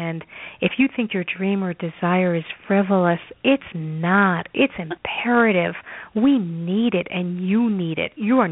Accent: New York City, New York, United States; now in Denver, United States; I'm from New York City originally, and I live in Denver now and love it out here.

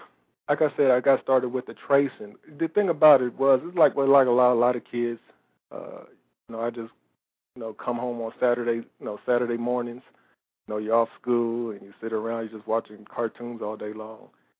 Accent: Pomona, California, United States; also born or lived in Culver City; I was born over there in Culver City. It's close to Los Angeles. That's where I was born, but, you know, I was raised out in Pomona.

